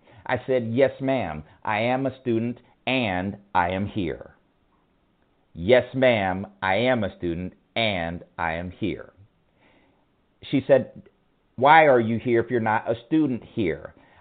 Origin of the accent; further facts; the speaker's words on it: Ventura, California, United States; I've been doing this since I was a child growing up in Ventura, California. I am an only child